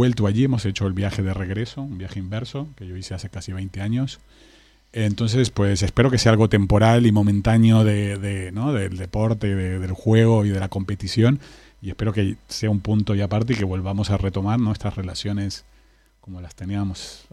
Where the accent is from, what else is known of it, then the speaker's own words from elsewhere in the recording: Argentina; yo soy argentino. Tengo miles de capas de inmigración, evidentemente italiana. … también española, desde gallega, desde andaluza.